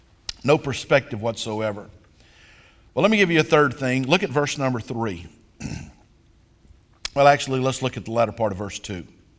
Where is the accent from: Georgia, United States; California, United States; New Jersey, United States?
Georgia, United States; I come from South Georgia.